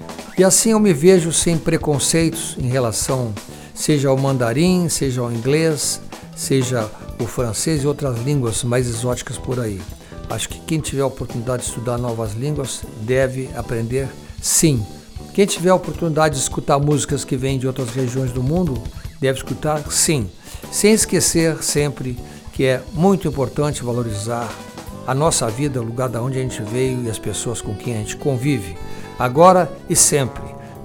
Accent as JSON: {"language": "Portuguese", "town": "Pelotas", "region": "Rio Grande do Sul", "country": "Brazil", "tie": "born there", "said": "A minha formação de quem nasceu no sul do Brasil, naturalmente é muito conectada ao meu bairro, né, a minha cidade, Pelotas, onde eu nasci."}